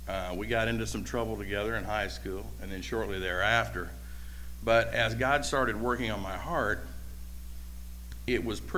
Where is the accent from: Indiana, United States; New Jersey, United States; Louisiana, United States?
Indiana, United States; Beech Grove; I grew up in Beech Grove on 17 Angela Court.